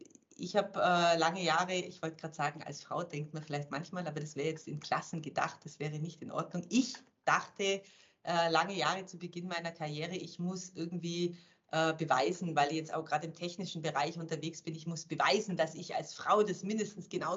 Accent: Germany; als Deutscher ist man in der Schweiz, wird man nicht immer direkt gerade zunächst mit offenen Armen empfangen

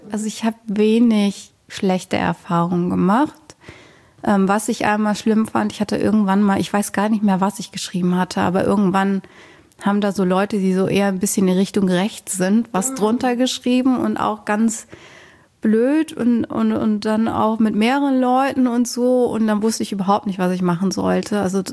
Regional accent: Rhineland, Germany; weil ich komme eigentlich auch aus dem Rheinland.

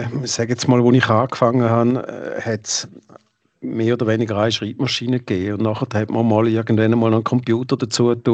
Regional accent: St. Gallen, Switzerland; ich bin ja ursprünglich aus dem Tackenburg, und habe da Skischule gegeben

